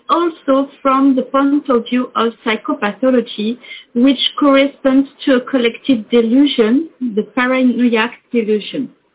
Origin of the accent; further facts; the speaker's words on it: France; English is a second language; I will read in English because my English is un poco awful. … from France.